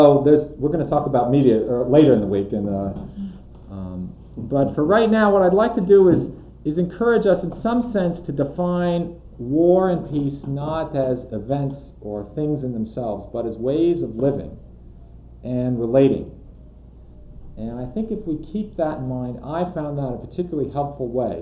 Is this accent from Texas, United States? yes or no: no; New York, United States; I'm from New York, so New York is a little provincial.